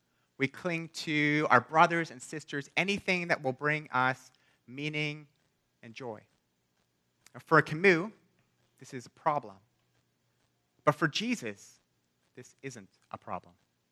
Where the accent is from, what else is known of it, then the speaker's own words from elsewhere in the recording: New Westminster, British Columbia, Canada; I grew up in the Lower Mainland, in New Westminster in particular, and I've spent my whole life either in New West or Vancouver, except for 1 year where I lived and studied in Denmark, which is a country in Europe.